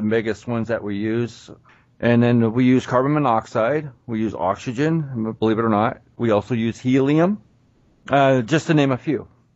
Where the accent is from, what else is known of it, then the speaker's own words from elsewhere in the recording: Erie, Pennsylvania, United States; also born or lived in Williamsport; I grew up there, and I live there now.